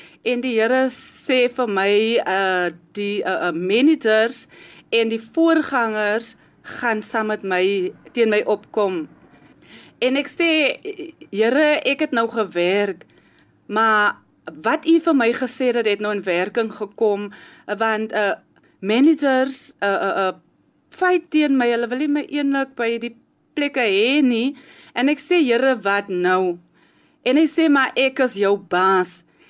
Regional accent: Kraaifontein, Western Cape, South Africa; van Kryfontein, ek bly binne die Knights.

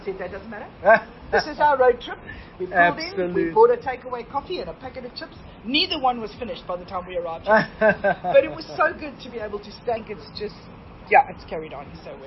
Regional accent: South Africa; We always say, gee, sorry, we're South African.

